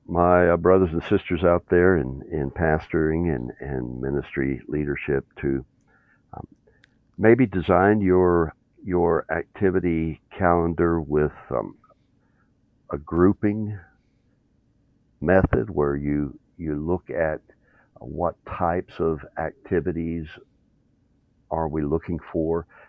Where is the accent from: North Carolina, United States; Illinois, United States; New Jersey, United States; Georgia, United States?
North Carolina, United States; born there; also born or lived in West Virginia / Tennessee; Well, I did spend some time in West Virginia, but I was born in North Carolina and lived a lot of my life in Tennessee as well. So I'm a Southeastern, born and bred most of my time.